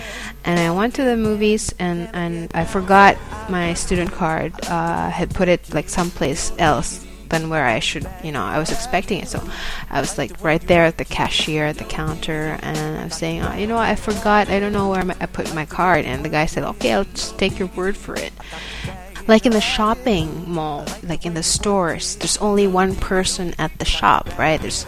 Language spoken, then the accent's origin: English; Manila, Metro Manila, Philippines; I guess that's what I've learned growing up in Manila